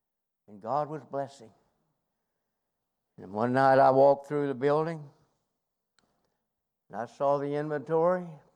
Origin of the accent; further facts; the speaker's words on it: Kentucky, United States; I'm from Kentucky, and I went up north and married me a Yankee wife. Got me a Yankee woman.